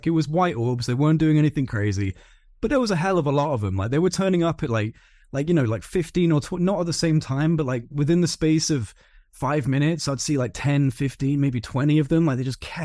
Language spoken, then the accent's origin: English; Wales, United Kingdom; I grew up in North Wales. Like I said, we've got crystal clear skies.